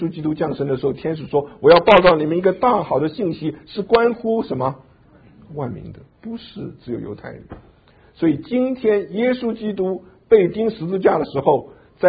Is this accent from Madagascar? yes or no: no; Taiwan; also born or lived in China; now in United States; 我生在大陆，长在台湾，在美国生活这么多年